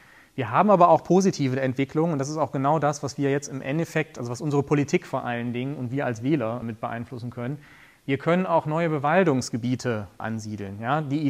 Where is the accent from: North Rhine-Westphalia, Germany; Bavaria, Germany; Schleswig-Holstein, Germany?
North Rhine-Westphalia, Germany; Krefeld; Also ich bin in Krefeld groß geworden, da war auch schon mal Niedrigstand.